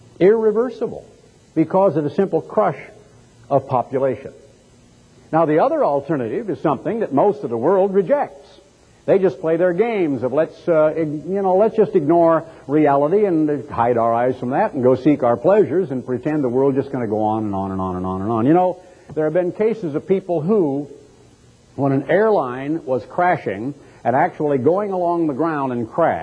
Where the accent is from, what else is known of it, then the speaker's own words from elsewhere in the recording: Oregon, United States; I grew up in Oregon. There were 40 lumber mills in my hometown.